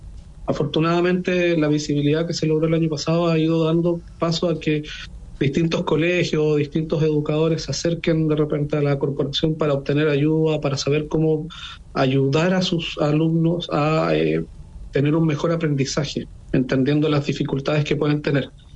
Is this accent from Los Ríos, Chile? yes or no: yes; Panguipulli, Los Ríos, Chile; yo soy de Panguipulli